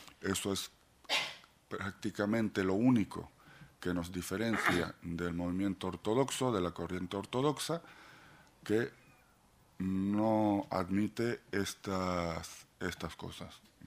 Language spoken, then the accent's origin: Spanish; Israel; now in Spain; soy israelí español, llevo la mitad de mi vida en España, así que ya soy muy español.